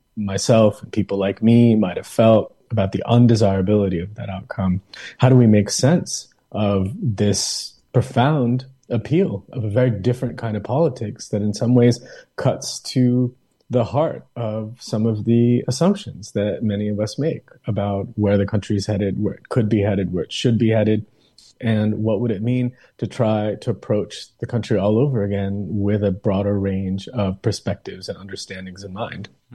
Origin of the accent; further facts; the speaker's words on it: United States; Though I grew up in the United States, though I was born and raised in this country, I really didn't feel that I had very much to say about where I've lived for most of my life.